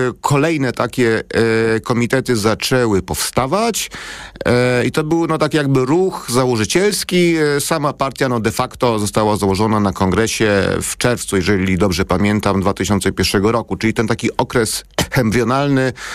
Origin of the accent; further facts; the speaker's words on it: Gdańsk, Pomeranian Voivodeship, Poland; jako młody dziennikarz, bo jestem też z Gdańska